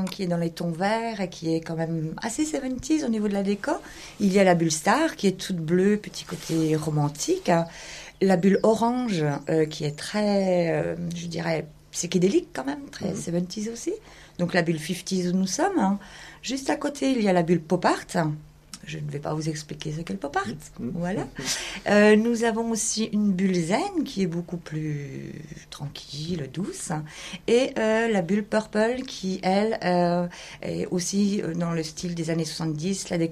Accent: Belfort, Bourgogne-Franche-Comté, France; now in Raon-l'Étape, France; En fait, nous, nous sommes franc-comtois, nous venons de Belfort, Montbéliard.

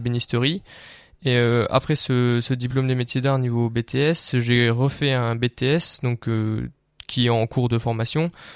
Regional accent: Gorze, Grand Est, France; Donc je viens d'un petit village à 20 km de Metz qui se prénomme Gorze.

